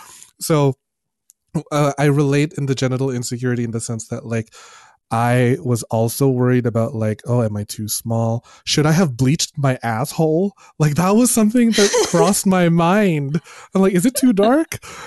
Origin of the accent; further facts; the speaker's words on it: Philippines; I probably should just like tattoo the word "I am Filipino."